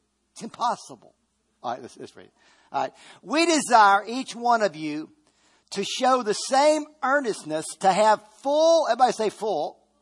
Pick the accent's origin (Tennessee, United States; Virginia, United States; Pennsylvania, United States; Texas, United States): Virginia, United States; I grew up, we grew up in Virginia. And in Virginia, it was very, very conservative area where I grew up in.